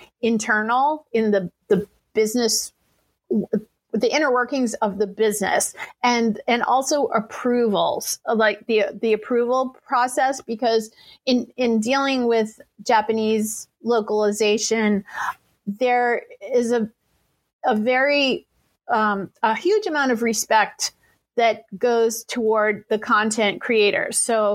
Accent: England, United Kingdom; I'm really good at English, though. I am English.

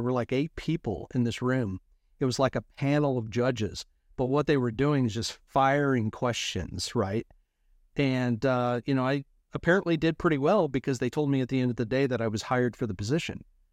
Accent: Denver, Colorado, United States; So, and I'm from Denver.

